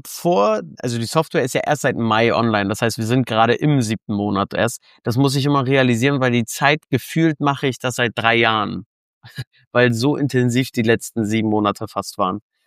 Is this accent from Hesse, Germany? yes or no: no; Hamburg, Germany; komme aus Hamburg, sitze gerade in Hamburg, sitze in meinem Homeoffice